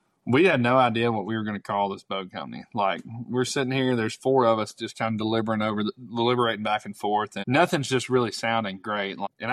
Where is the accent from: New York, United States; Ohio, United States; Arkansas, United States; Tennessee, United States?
Arkansas, United States; Like, Little Rock was in the conversation. I'm from Arkansas.